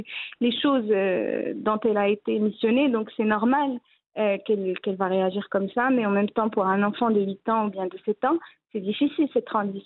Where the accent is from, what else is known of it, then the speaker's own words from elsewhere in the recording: Agadir, Souss-Massa, Morocco; also born or lived in Essaouira; Moi, à la base, je suis née à Souera.